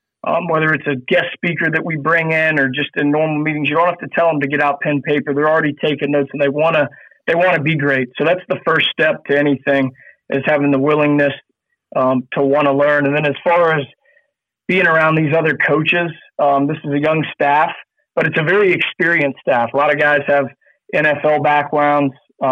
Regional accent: Jacksonville, Florida, United States; Yeah. So, you know, I'm from Jacksonville, Florida, so I'm from the South, played football in the SEC. So that is what I was brought up around.

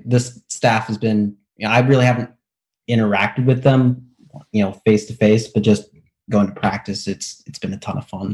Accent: Indiana, United States; I grew up in Indiana.

